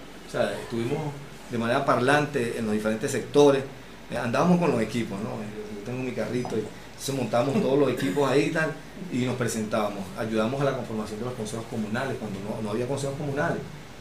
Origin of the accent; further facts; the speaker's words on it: Delta Amacuro, Venezuela; Yo vengo del estado del Tamacuro